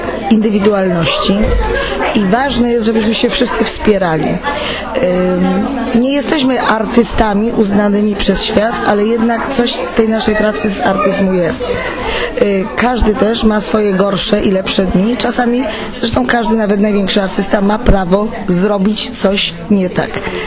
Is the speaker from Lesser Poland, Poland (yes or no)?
yes; Kraków, Lesser Poland, Poland; Ponieważ mieszkam w Krakowie, pochodzę z Krakowa już od iluś tam pokoleń